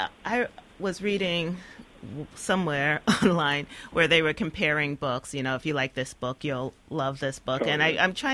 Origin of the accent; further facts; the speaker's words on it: Bushwick, New York, United States; And then it was when I came to New York City, I grew up in Bushwick, that I really started finding books